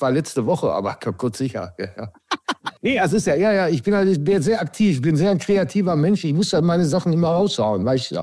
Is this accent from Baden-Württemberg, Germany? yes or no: no; Bavaria, Germany; Meine Freundin, die ist auch aus Bayern